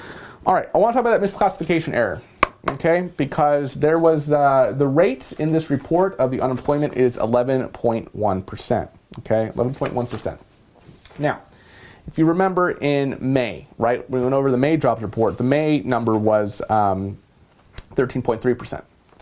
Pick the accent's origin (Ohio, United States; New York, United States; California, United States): California, United States; In my home state of California, just yesterday, Gavin Newsom said that, or he ordered that indoor non-essential businesses in 19 counties, including the county where I live, Los Angeles County, must close